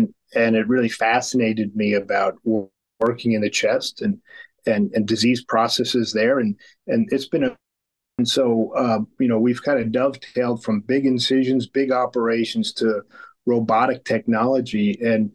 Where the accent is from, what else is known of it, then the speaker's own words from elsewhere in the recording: New Jersey, United States; I grew up in New Jersey, went to medical school at Washington University in St. Louis